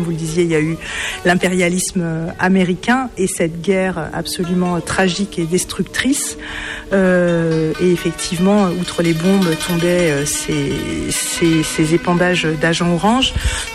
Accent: France; moi je suis française, hein, je suis née en France, de nationalité française, mais effectivement d'un père français et d'une maman vietnamienne qui est née au Vietnam.

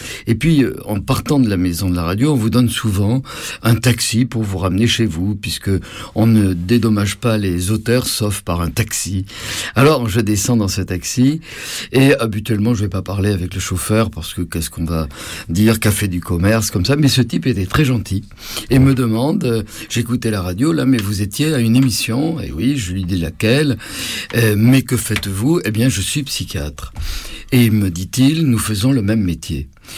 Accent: Bordeaux, Nouvelle-Aquitaine, France; now in Paris, France; Je suis un Bordelais qui habite Paris depuis 20 ans

